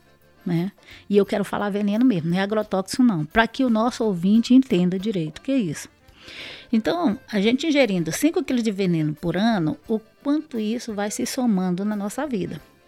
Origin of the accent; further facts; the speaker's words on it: Maranhão, Brazil; Eu sou maranhense e a gente está vivendo a desgraça do Mato Piba.